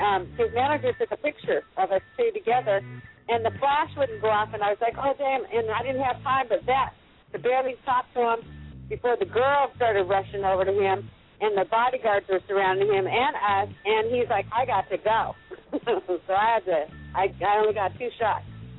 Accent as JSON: {"language": "English", "town": "Seattle", "region": "Washington", "country": "United States", "said": "hey, I'm from Seattle. I just want to come down and say hi."}